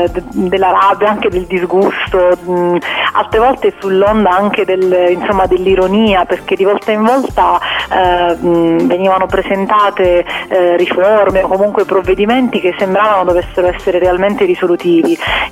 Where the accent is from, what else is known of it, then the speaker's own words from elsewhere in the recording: Potenza, Basilicata, Italy; moved away as an adult; come insomma si sentirà dal mio accento, io provengo da giù, io sono lucana, di Potenza per l'esattezza, ma dal 2011, dall'anno scolastico 2011-2012, mi sono trasferita in Toscana